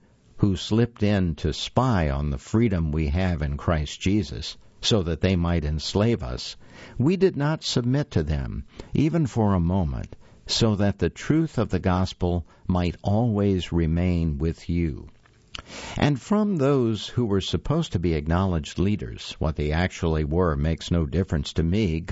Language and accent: English; Hong Kong; Mother Florence was born in my hometown of Hong Kong.